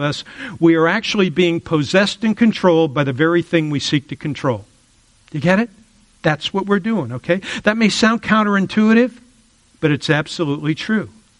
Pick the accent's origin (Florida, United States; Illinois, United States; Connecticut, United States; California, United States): Florida, United States; I grew up in Florida. I love them.